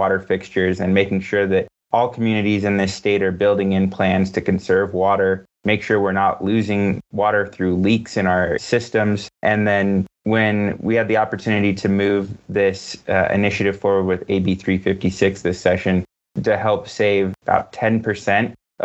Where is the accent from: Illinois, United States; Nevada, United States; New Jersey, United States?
Nevada, United States; Las Vegas; You know, I was born and raised here in Las Vegas, so I deeply care about the community.